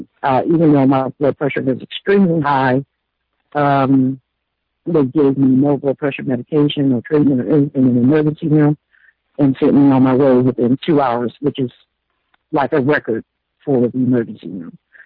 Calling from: Phoenix, Arizona, United States; I'm calling from Phoenix, Arizona.

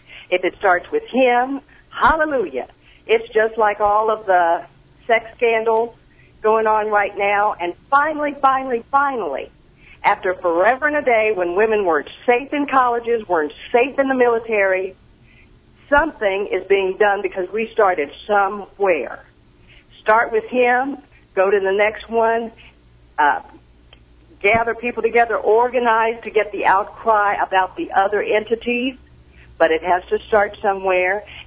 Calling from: Kansas City, United States; I'm calling from Kansas City.

